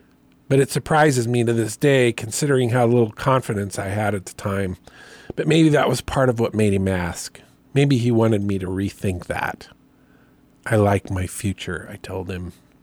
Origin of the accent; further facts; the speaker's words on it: the West, United States; this is where I often find myself thinking about the positives about growing up in the West.